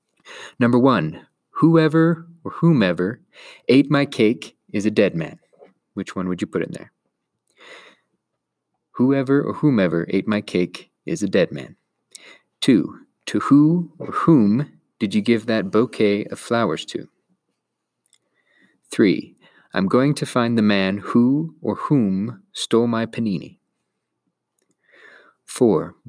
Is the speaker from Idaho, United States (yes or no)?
yes; Idaho, United States; accent: Idaho; Because of the me and the and combined together with my awful Idaho accent caused it to sound like I was calling Sarah mean.